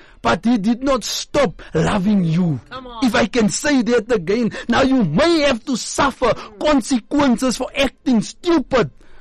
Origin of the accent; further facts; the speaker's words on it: Gauteng, South Africa; I am someone who is a product whereby I grew up in the El Dorado Park.